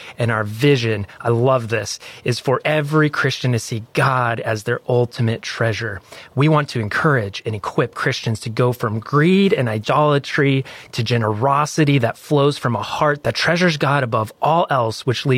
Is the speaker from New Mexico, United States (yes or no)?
yes; New Mexico, United States; Like Walter from my home state in New Mexico, let's take a listen to his story.